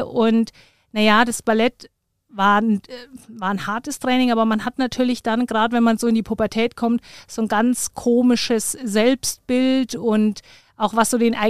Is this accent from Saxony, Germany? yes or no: no; Munich, Bavaria, Germany; ich bin ein Münchner Kindl, ein echtes Münchner Kindl, das kriegt man nicht aus mir raus.